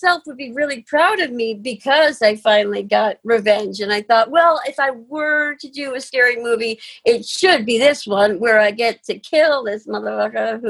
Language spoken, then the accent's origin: English; Brooklyn, New York, United States; And so when I was in second grade and I grew up in Brooklyn